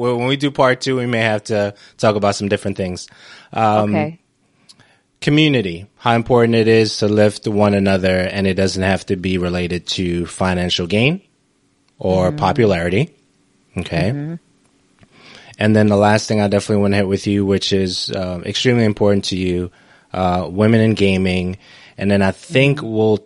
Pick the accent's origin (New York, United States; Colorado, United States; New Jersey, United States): New York, United States; Listen, they forget that we're from New York.